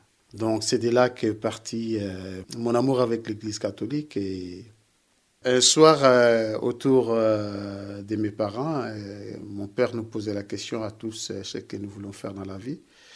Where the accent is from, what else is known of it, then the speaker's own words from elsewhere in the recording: Kinshasa, DR Congo; Donc, je suis originaire du Congo, Kinshasa. Donc, je suis né il y a 48 ans à Kinshasa.